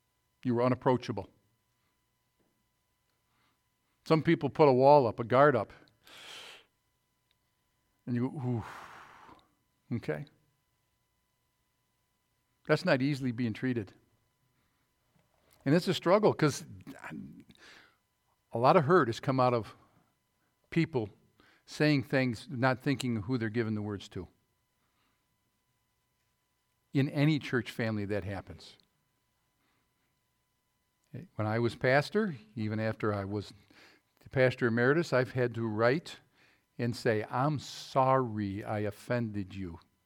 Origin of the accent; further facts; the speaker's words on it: Massachusetts, United States; I had been using a snorkel and a face mask a long time as a kid growing up in the Fairhaven Bay and stuff.